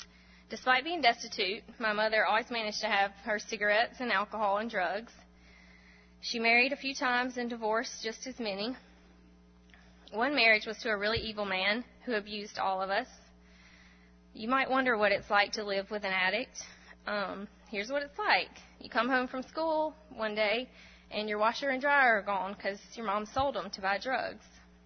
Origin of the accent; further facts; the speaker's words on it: West Point, Mississippi, United States; born there; I was born in 1984 in West Point, Mississippi, and I was named for both of my grandmothers.